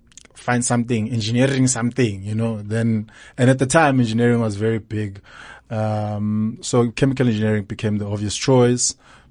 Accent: Soweto, Gauteng, South Africa; born there; All right. I'm born in Soweto.

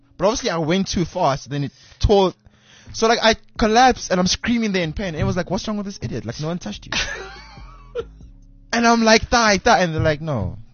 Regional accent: Benoni, Gauteng, South Africa; So in my group of friends, like we call it like, the Benoni boys, because we're from Benoni.

